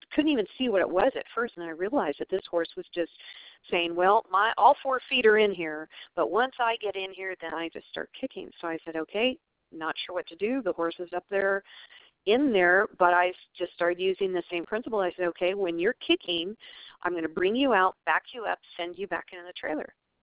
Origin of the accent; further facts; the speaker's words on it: Arizona, United States; Having a clinic in my home state, that's always a treat.